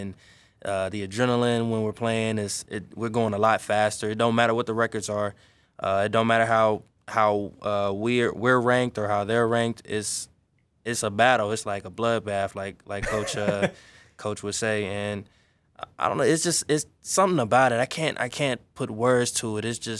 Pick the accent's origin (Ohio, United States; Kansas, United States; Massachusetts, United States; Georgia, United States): Georgia, United States; now in Michigan, United States; well, I'm from Georgia, so I really don't understand.